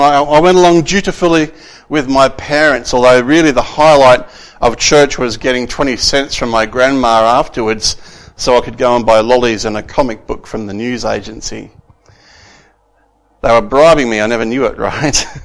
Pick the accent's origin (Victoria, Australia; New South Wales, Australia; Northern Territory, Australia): New South Wales, Australia; Broken Hill; And I grew up in Broken Hill in New South Wales. And I grew up a member of the Catholic Church, the Roman Catholic Church.